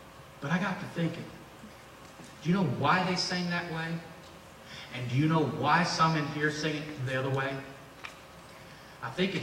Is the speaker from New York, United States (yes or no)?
no; Oak Ridge, Tennessee, United States; I'm from Oak Ridge, Tennessee.